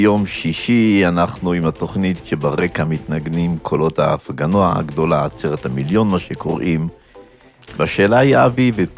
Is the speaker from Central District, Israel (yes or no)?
no; Jerusalem, Jerusalem District, Israel; אני טיפוס ירושלמי